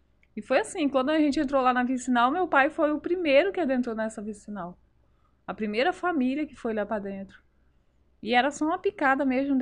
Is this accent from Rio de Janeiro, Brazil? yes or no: no; Vicente Dutra, Rio Grande do Sul, Brazil; now in Rurópolis, Brazil; Eu sou de Vicente Dutra, Rio Grande do Sul.